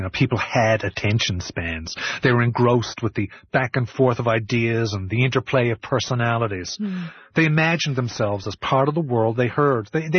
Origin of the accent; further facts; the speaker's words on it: Newfoundland and Labrador, Canada; You think just because I'm from Newfoundland, I know everybody there?